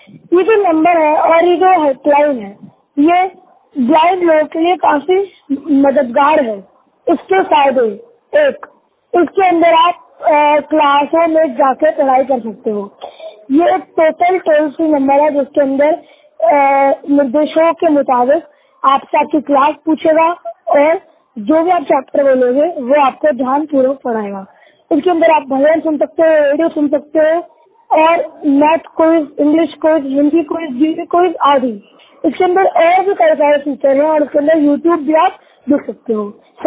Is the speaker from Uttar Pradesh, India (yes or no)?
yes; Agra, Uttar Pradesh, India; उत्तर प्रदेश के आगरा जिले का रहने वाला हूँ।